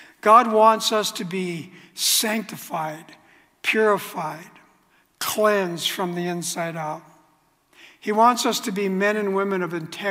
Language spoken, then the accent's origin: English; Glendora, California, United States; I grew up in Glendora, California